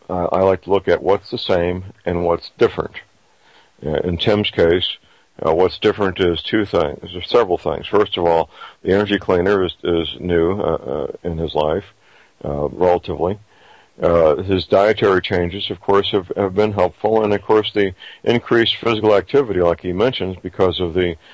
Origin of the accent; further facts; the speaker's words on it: St. Louis, Missouri, United States; answered by very nice young men and women in my hometown, St. Louis, Missouri.